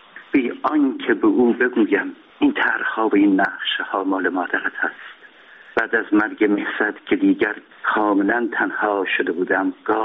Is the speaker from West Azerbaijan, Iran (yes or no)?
yes; Urmia, West Azerbaijan, Iran; من در شهر خودم، یعنی ارومیا